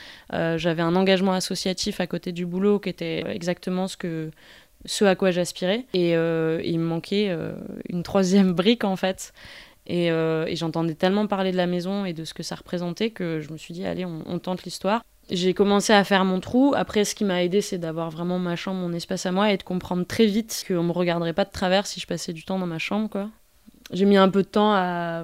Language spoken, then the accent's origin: French; Nîmes, Occitanie, France; Moi, je viens de Nîmes. J'ai grandi à Nîmes. J'y ai passé 20 ans. Ma mère est prof, mon père est ouvrier.